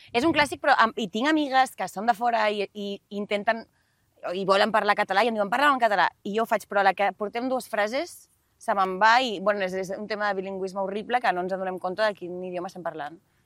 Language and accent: Catalan; Barcelona, Catalonia, Spain; accent: Barcelona Catalan; first language Catalan; és la meva llengua de sempre, a casa meva sempre s'ha parlat català. Últimament tinc una relació una mica complicada, perquè també me n'adono que tinc un català molt barceloní i bastant cutre, i faig molts castellanismes